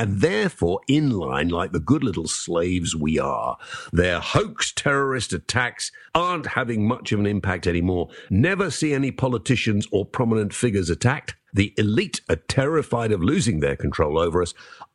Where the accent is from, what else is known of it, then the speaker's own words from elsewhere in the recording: Wales, United Kingdom; Yakida. Yakida. As a Welshman myself.